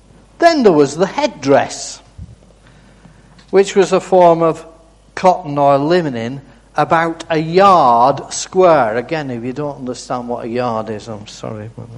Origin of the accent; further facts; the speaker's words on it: England, United Kingdom; I can't interpret it because I'm English, so I understand imperial measurements.